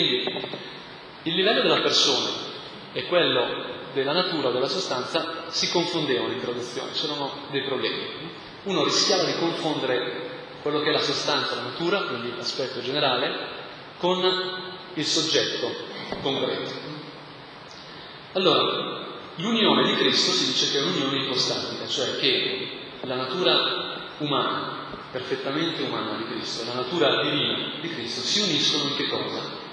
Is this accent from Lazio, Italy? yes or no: no; Lombardy, Italy; Io sono brianzolo e la Brianza è piena di immagini della Madonna che allatta